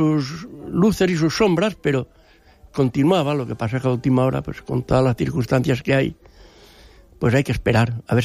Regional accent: Beneixama, Valencian Community, Spain; he hecho carteles también para mi pueblo, para Benixama.

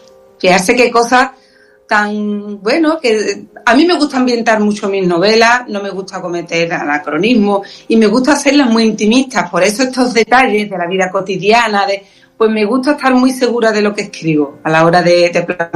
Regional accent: Seville, Andalusia, Spain; Mis padres son de un pueblo de Parada, mi padre se crió en el campo, yo casi me he criado porque aunque soy de Sevilla, mi padre tenía allí una casita con una parcelita y yo pasaba allí los veranos, todo.

